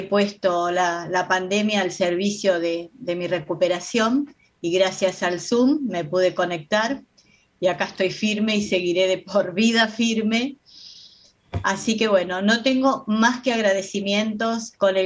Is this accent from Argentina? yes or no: yes; Mar del Plata, Buenos Aires Province, Argentina; porque yo soy de Mar del Plata, así que no podía llegar a las reuniones presenciales en ese momento